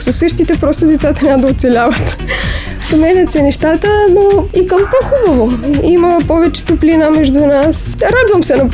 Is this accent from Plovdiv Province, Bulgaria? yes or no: yes; Plovdiv, Plovdiv Province, Bulgaria; просто защото си от Пловдив и аз съм от Пловдив